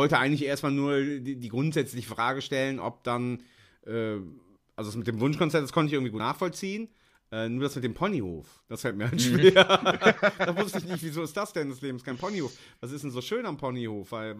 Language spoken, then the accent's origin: German; Rhineland, Germany; ich bin Rheinländer, ich kann das Wort nicht aussprechen